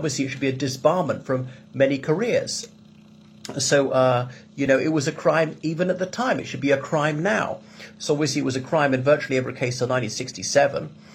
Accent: Ireland; from Ireland.

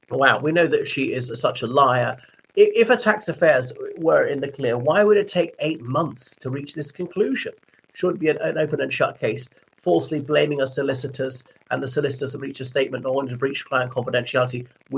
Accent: Ireland; from Ireland.

